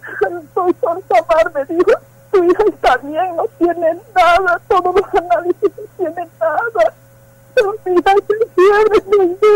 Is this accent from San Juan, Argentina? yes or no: yes; Pocito, San Juan, Argentina; Yo vengo de Pocito